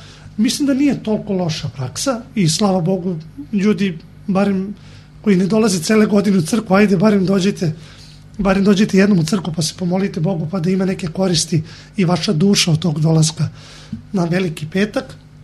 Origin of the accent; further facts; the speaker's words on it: Belgrade, Serbia; now in Pirot, Serbia; pošto sam došao iz Beograda, ja sam prvi put to video ovde i to zaista nema nigde u Srbiji